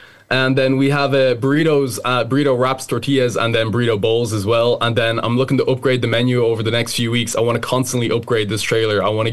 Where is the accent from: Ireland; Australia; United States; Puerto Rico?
Ireland; Blessington, Leinster; I'll be walking around my hometown Blessington